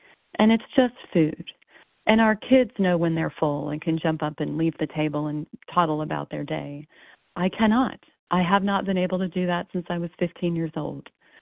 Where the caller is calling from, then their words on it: Texas, United States; I'm calling from Texas.